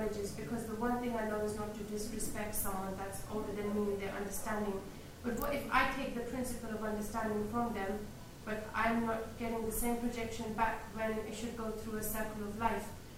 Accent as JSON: {"language": "English", "region": "Kabul", "country": "Afghanistan", "tie": "born or raised there", "said": "As a Western woman, I mean, I was raised in Kabul"}